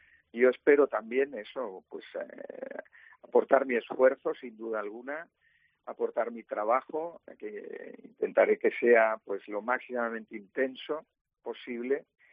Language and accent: Spanish; Barcelona, Catalonia, Spain; also born or lived in La Palma del Condado; yo nací en La Palma del Condado y de niño, pues ya toda la familia se fue para Barcelona, emigrante, pues por motivos de trabajo de mi padre, y allí es donde realicé el seminario en Barcelona